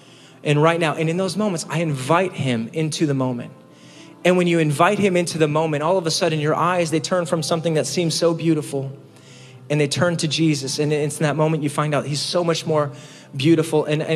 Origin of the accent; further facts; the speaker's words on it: Scranton, Pennsylvania, United States; also born or lived in Philadelphia; You know, I'm from Pennsylvania, Scranton, Pennsylvania. I lived in Philadelphia for a while, and yes, The Office, right?